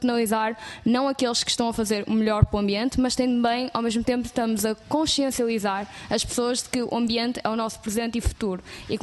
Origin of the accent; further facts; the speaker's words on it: Vila Nova de Gaia, Norte, Portugal; Sim, nós somos de Gaia.